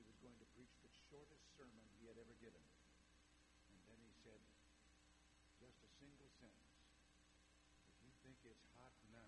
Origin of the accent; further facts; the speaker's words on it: Dixon, Illinois, United States; this heat reminds me of a story that took place back in my hometown of Dixon, Illinois.